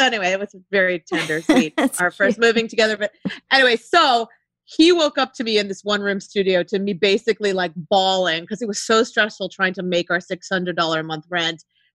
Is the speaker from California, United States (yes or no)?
no; Ohio, United States; now in New York City, United States; I'm like, I came from Ohio.